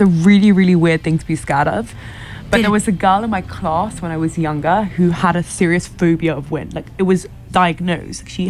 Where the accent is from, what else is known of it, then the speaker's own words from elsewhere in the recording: London, United Kingdom; Especially where I grew up in London.